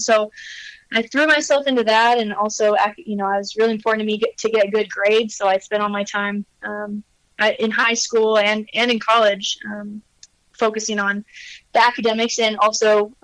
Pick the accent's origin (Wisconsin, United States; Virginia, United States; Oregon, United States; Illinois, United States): Oregon, United States; Klamath Falls; I grew up in Southern Oregon, Klamath Falls, about 20 miles north of California, the California border